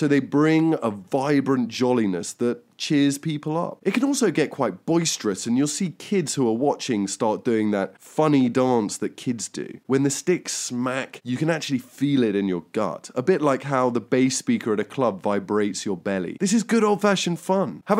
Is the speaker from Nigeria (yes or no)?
no; United Kingdom; I grew up in the British countryside, so I know this kind of woman.